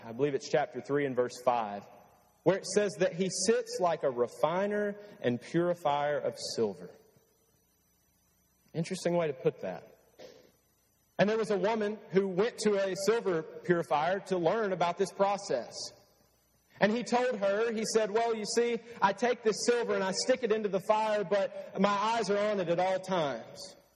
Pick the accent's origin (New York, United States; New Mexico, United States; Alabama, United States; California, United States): Alabama, United States; Romans 8 and verse 18 says, and I like this because I'm from Alabama